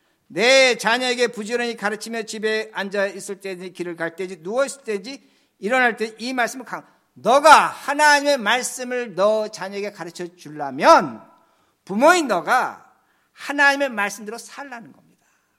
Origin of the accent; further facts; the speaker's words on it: South Korea; now in United States; 우리 한국 분들이 저도 그런 적이 있는데